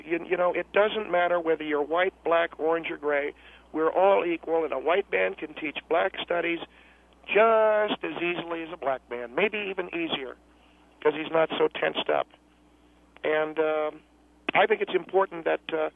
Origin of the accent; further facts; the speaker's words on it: Portland, Maine, United States; I come from Portland, Maine.